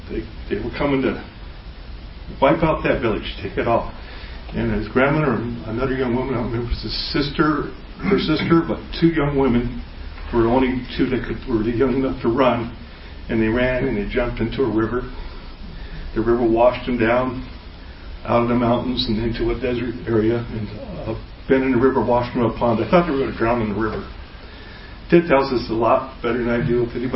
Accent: Altadena, California, United States; And I grew up over there in Altadena, so I knew those mountains pretty good, and it was brought back a lot of childhood memories

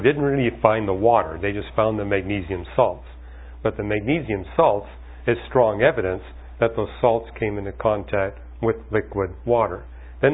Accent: Canada; I'm from Canada

